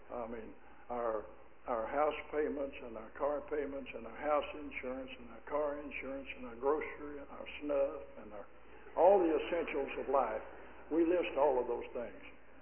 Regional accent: Arkansas, United States; born there; Now, I was born in Arkansas. Holy applause. I'm born in Arkansas.

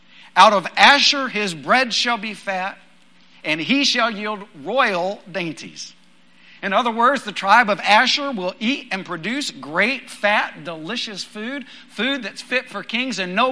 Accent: Texas, United States; And I grew up in West Texas, and no doubt, I'm not joking, there was a guy I knew who called his girlfriend my little supreme burrito.

